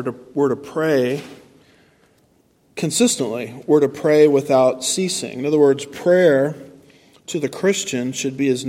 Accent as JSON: {"language": "English", "region": "California", "country": "United States", "lives_now": "Houston, United States", "said": "And the only reason I can handle Houston traffic is I came from California, Southern California, where it's actually worse, if you can believe that."}